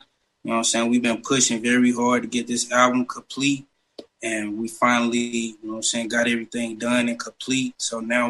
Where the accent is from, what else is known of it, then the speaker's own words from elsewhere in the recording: St. Louis, Missouri, United States; I'm from St. Louis, Missouri.